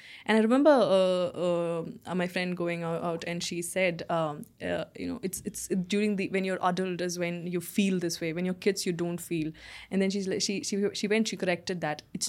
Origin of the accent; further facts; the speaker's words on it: Coorg, Karnataka, India; I am from Coorg. Very beautiful place. Beautiful location. It's a nice, cozy area with coffee estates and paddy fields and beautiful people there.